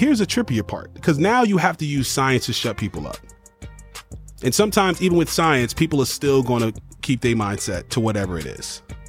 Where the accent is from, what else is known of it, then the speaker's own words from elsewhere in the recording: New York, United States; Yeah, if you don't know, yeah, I'm from New York, but I'm a big